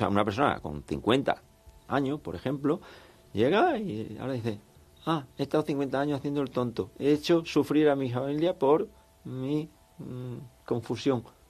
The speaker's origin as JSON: {"language": "Spanish", "town": "San Roque", "region": "Andalusia", "country": "Spain", "tie": "born or raised there", "said": "Y yo no vivo en San Roque. Me crié en San Roque, pero no lo vivo, no vivo allí."}